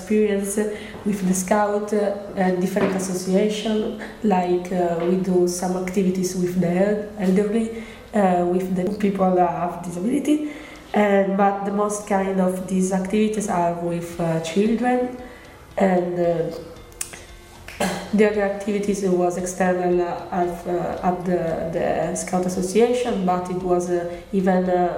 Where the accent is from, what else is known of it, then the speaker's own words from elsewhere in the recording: Sicily, Italy; English is a second language; now in Cagliari, Italy; and I come from Sicily too.